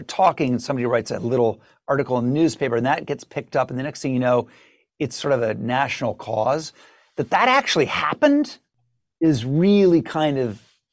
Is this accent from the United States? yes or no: yes; Ohio, United States; I grew up in Ohio, Southern Ohio, so it's within shouting distance, I guess.